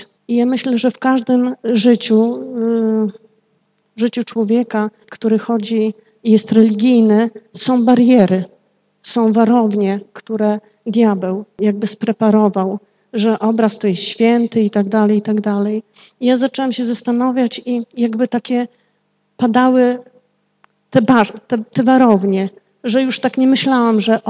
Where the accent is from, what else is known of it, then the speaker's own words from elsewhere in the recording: Jedwabne, Podlaskie Voivodeship, Poland; now in Łomża, Poland; tak jak pastor już powiedział. Pochodzę z Jedwabnego, ale większość czasu teraz spędzam w Łomży.